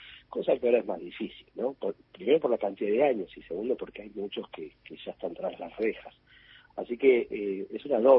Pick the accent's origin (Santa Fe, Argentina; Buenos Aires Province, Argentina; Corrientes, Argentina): Buenos Aires Province, Argentina; La Plata; siendo platense tenía como esa ventaja de saber el hecho